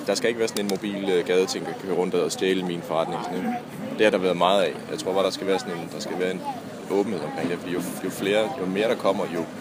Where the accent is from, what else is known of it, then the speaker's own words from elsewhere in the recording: Odense, Region of Southern Denmark, Denmark; så den blev bygget om i Odense, hvor jeg er fra.